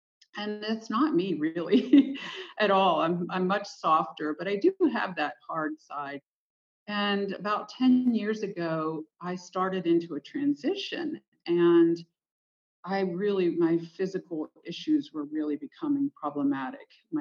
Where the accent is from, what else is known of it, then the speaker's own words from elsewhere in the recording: Pittsburgh, Pennsylvania, United States; Well, I came from the South Hills of Pittsburgh, and I was the youngest born in a family business.